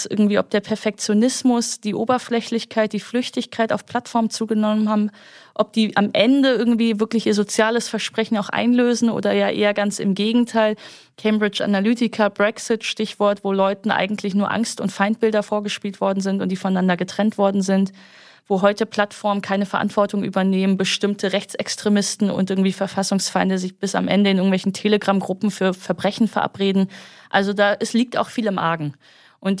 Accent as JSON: {"language": "German", "region": "North Rhine-Westphalia", "country": "Germany", "said": "ich komme aus Nordrhein-Westfalen"}